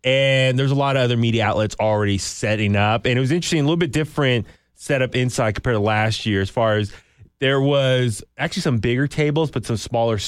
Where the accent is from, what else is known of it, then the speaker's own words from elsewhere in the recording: San Francisco, California, United States; I think it's just because maybe we're from San Francisco.